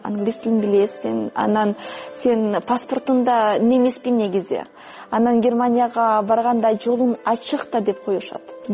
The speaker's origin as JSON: {"language": "Kyrgyz", "country": "Kazakhstan", "lives_now": "Bishkek, Kyrgyzstan", "said": "Атам немис, негизи апам орус. Анан мен өзүм Казакстандан келгем. Азыр Бишкекте болгонума уже 10 жылдан ашты."}